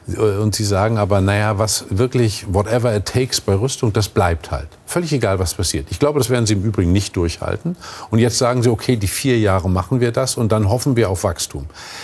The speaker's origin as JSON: {"language": "German", "region": "Mecklenburg-Vorpommern", "country": "Germany", "said": "Und ich komme aus Vorpommern, aus einer vergleichsweise ärmeren Gegend."}